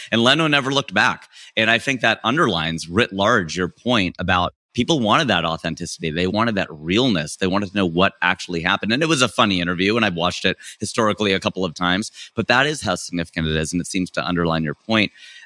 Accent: Fairfield, Ohio, United States; I know it well. I grew up in Fairfield.

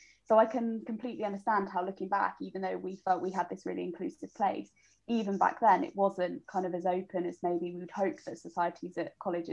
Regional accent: Winchester, South East England, United Kingdom; growing up in the South in that particular area, that, you know, the closest gay bar would have been Southampton, which is 40 minutes away.

